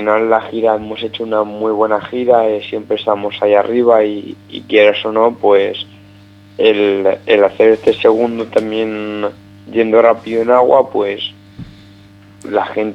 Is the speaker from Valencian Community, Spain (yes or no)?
yes; Valencian Community, Spain; Yo valenciano, pero tengo mis padres y la familia son del norte.